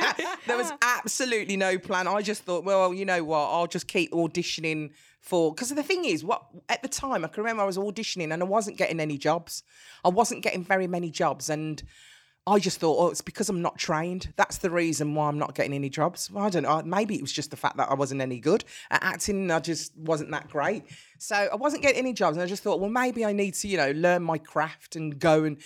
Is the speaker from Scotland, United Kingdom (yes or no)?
no; Birmingham, West Midlands, United Kingdom; accent: Brummy; I get more Brummy. As soon as I hear my friends or I go back home, I literally, my accent, they say, "You don't sound like that on television." I said, "I do. I just sound so much more Brummy when I go back home."